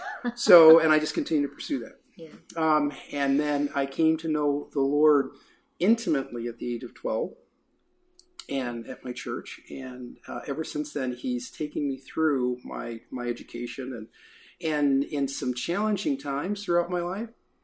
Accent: Detroit, Michigan, United States; And in terms of my background, I was born and raised in Detroit, and with a single mom.

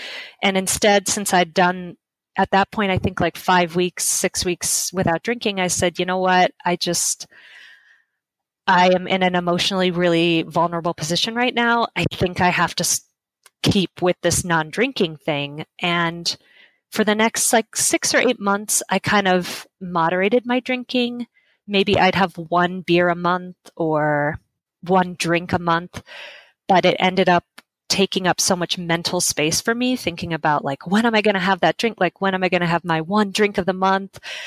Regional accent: Las Vegas, Nevada, United States; And I started a website in my hometown of Las Vegas dedicated to kind of mindful, simple, alcohol-free living.

